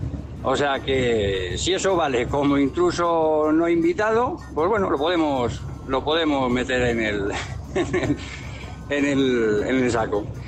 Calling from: Madrid, Community of Madrid, Spain; de Madrid.

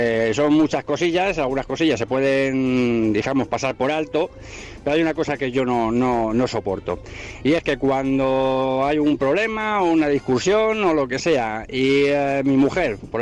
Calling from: Madrid, Community of Madrid, Spain; de Madrid.

